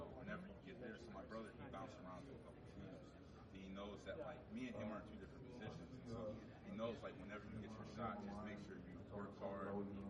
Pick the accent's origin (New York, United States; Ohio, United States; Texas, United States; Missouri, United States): Ohio, United States; Warren; So, so I'm from Warren, Ohio.